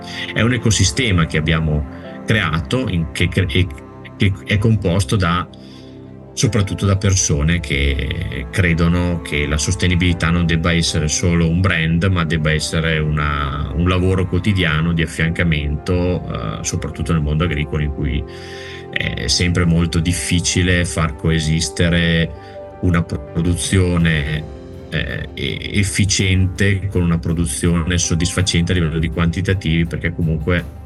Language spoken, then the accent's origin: Italian; Parma, Emilia-Romagna, Italy; Io vengo da Parma, quindi chi meglio di me può avere un attaccamento all'enogastronomia italiana.